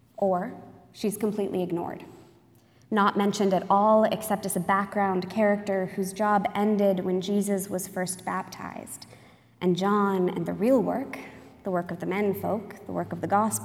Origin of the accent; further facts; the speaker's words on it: Edmonton, Alberta, Canada; I am a priest from Edmonton